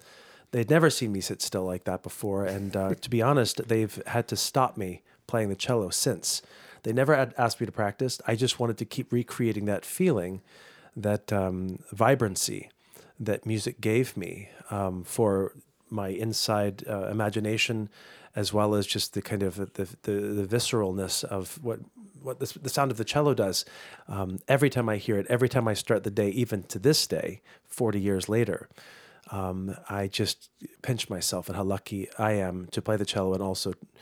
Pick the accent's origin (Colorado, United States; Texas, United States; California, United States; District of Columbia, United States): District of Columbia, United States; Washington; We grew up in the Washington, D.C. area where the arts were kind of given to us on a silver platter.